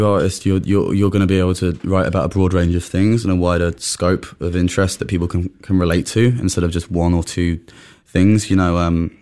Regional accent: London, United Kingdom; growing up in London

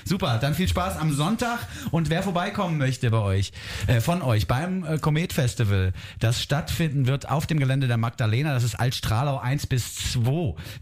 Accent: Frankfurt, Hesse, Germany; born there; Ich bin ja in Frankfurt geboren und ich kenne die hässliche Zeit.

